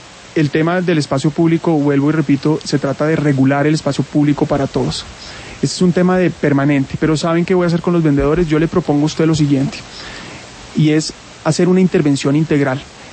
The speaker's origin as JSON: {"language": "Spanish", "region": "Bogotá", "country": "Colombia", "tie": "born or raised there", "said": "En Bogotá. Yo siempre he vivido en la ciudad, en Bogotá. Soy bogotano"}